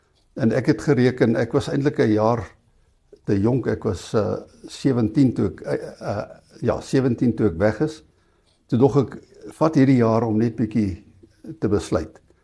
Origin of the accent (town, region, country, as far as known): Free State, South Africa; born or raised there; also born or lived in Natal